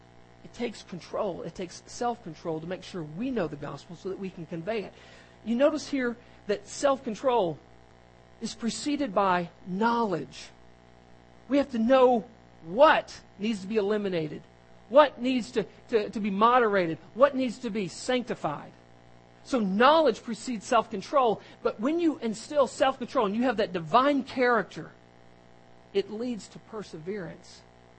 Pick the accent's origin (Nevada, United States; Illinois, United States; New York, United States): Nevada, United States; Las Vegas; I grew up in Las Vegas, Nevada. Mormon capital of the world outside of Utah.